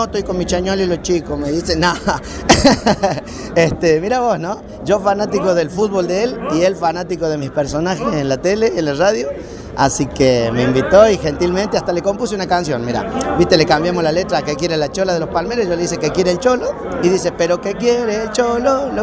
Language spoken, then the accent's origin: Spanish; Santiago del Estero, Argentina; now in Córdoba, Argentina; No, yo vengo de Santiago, yo soy santiagueño. Y los santiagueños somos hinchas de los equipos de Buenos Aires.